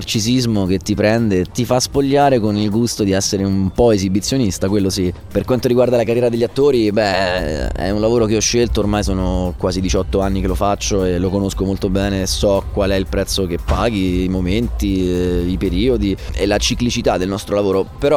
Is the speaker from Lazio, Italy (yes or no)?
yes; Rome, Lazio, Italy; Bene, grazie, un'introduzione perfetta, mi hai descritto esattamente per quello che sono, romano di origini greche